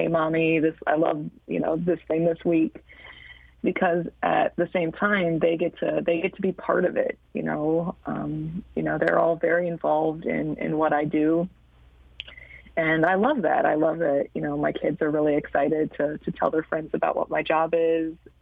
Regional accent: Ann Arbor, Michigan, United States; You know, I'm an Ann Arbor kid. I grew up in Ann Arbor.

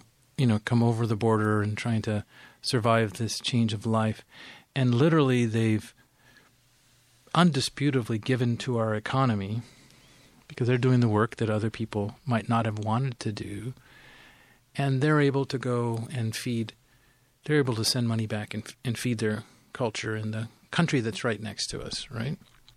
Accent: New Mexico, United States; born there; where I grew up was Mexico at the time, and where I was born in New Mexico was Mexico at the time

